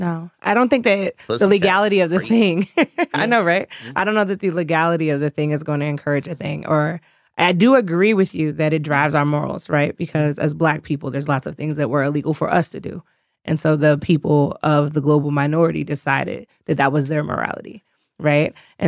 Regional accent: Virginia, United States; Sorry, I'm from Virginia.

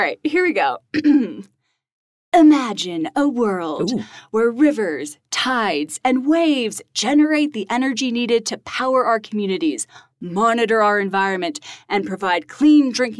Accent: Colorado, United States; Yes, I am. I was born and raised right here in Colorado.

